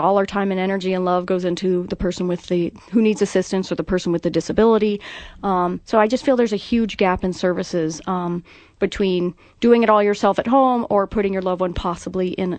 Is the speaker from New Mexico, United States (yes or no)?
yes; Albuquerque, New Mexico, United States; Yeah, for the most part, I grew up a military brat, so did some moving early on when I was young, but for the most part, I'm a lifer here in Albuquerque.